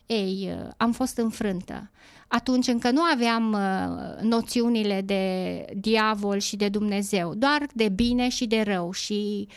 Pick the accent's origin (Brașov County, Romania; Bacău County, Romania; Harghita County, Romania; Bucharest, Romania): Harghita County, Romania; born there; M-am născut în Harghita, tatăl meu român, mama maghiară. Cel mai mult am crescut la bunici